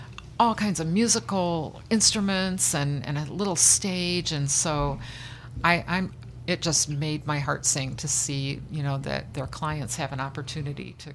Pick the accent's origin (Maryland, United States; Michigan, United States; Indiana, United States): Indiana, United States; Chesterton; Since I grew up in Chesterton, I know a lot of the people anyway